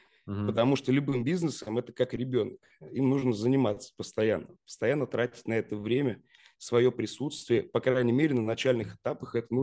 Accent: Lipetsk, Lipetsk Oblast, Russia; в городе Липецке. Город, ну, такой довольно небольшой, это моя малая родина, я там родился.

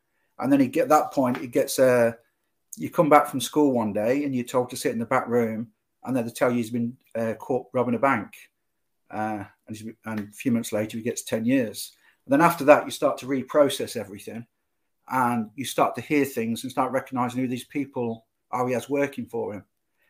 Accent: Coventry, West Midlands, United Kingdom; Okay, I was brought up in Coventry. Pretty working class.

